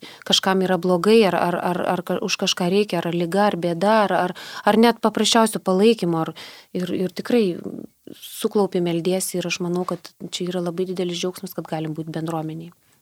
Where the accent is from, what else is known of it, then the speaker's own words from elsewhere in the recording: Kretinga, Klaipėda County, Lithuania; also born or lived in Šiauliai; now in Palanga, Lithuania; Aš tai irgi laikau save žemaitę, nors aš gimusi ne Kretingoj, Šiauliuose gimusi, bet tėveliai atvežė mane į Kretingą mažą. Aš čia užaugusi, mano čia šaknis